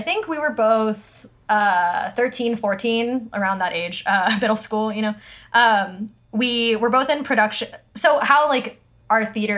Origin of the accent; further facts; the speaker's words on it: Palos Verdes, California, United States; I grew up in Palos Verdes, which is very like, you know, trees and a lot of green.